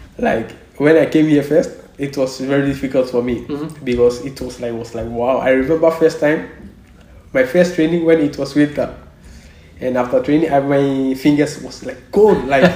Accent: Accra, Greater Accra, Ghana; first language Ga; Yeah, for me, I'm from Accra, like Ghana. We have our language also.

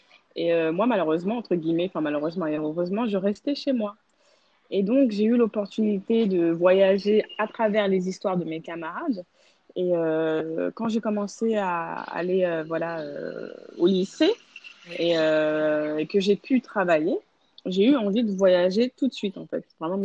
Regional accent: Massy, Île-de-France, France; je suis originaire de Massy dans le 91. C'est le département de l'Essonne. Et si c'est mes origines, je suis du Togo et du Bénin.

